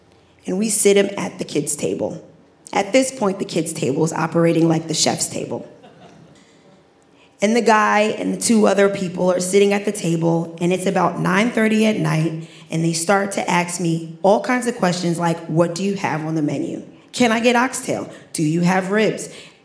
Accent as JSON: {"language": "English", "town": "Staten Island", "region": "New York", "country": "United States", "said": "I'm from Staten Island, but I'm an eighth generation direct descendant from Sandy Ground."}